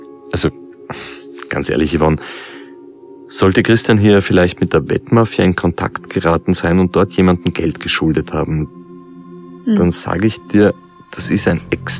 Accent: Vienna, Austria; Als Wiener

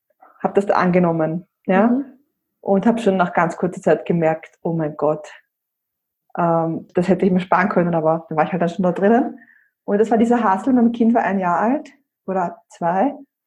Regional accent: Austria; ich bin jetzt 36. Und ich bin ursprünglich aus Österreich, wie man ja auch hört.

